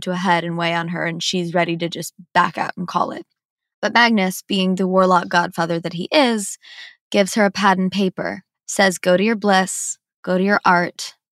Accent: Midwest, United States; I'm from the Midwest. We say things all wrong.

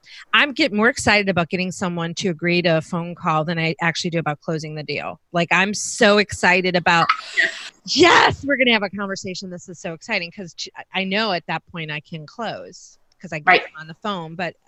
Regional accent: Chicago, Illinois, United States; because I'm from Chicago originally, a lot of Chicagoans, that's where they go.

